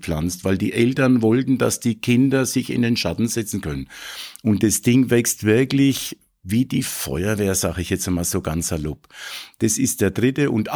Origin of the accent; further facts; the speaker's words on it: Erlabrunn, Bavaria, Germany; ich komme aus Erlabrunn